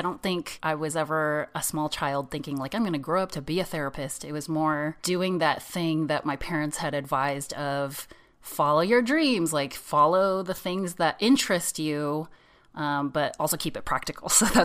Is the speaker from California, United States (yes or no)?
yes; San Jose, California, United States; And I grew up in San Jose in California. San Jose is pretty big, so I grew up in an enclave of San Jose where there's a lot of Asian people